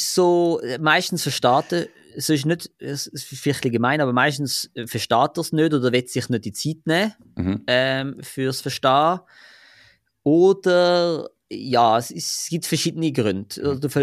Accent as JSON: {"language": "German", "region": "Zurich", "country": "Switzerland", "said": "Zwar bin ich Zürcher, aber ich bash ein bisschen."}